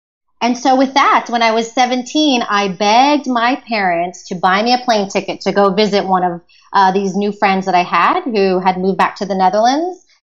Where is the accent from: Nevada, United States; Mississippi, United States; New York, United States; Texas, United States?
Texas, United States; Houston; Growing up in Houston, Texas is where I spent my childhood.